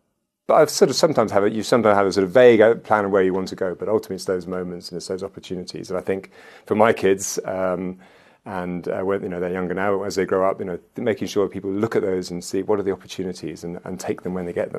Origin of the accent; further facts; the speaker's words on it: United Kingdom; I'm a foreigner and I'm British